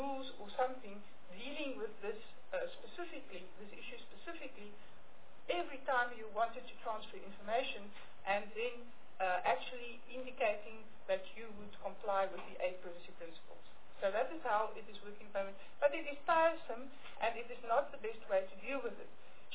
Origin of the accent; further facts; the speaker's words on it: South Africa; South Africa is a very good place in the sense that we are in the same time zone as Europe, and we are an English-speaking country, so we have a lot of opportunities here